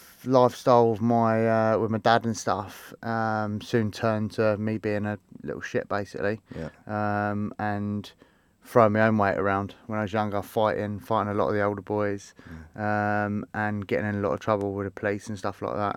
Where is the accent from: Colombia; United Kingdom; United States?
United Kingdom; Denham, South East England; also born or lived in Hillingdon; Denham, which is just outside Uxbridge. I was born in Hillenden, grew up in Denham, little village.